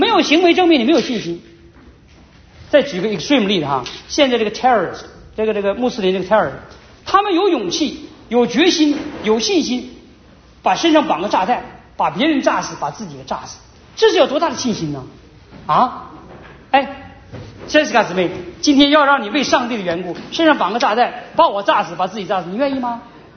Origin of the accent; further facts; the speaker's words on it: Dalian, Liaoning, China; 哎我是大连人，我们大连是靠海边